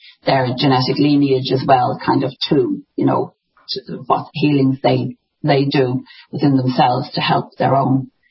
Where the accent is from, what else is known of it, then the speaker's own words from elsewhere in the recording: Ireland; I'm Irish, so there's a little bit of magic and there are some fairies in the background.